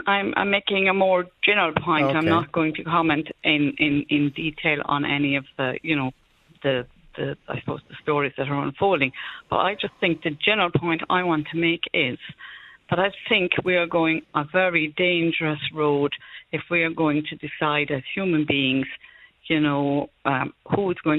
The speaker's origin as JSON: {"language": "English", "town": "Ballyfermot", "region": "Leinster", "country": "Ireland", "said": "I am a practising Catholic. You know I'm from Ballyfermot, not too far from your mum's, your late mum's, Lord Rester."}